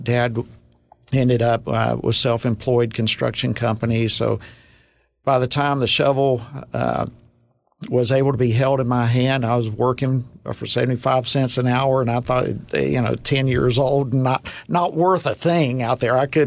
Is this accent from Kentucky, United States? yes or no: no; Georgia, United States; You know, I was born in Georgia. So I feel like these days one of the few that's native born and raised in Georgia.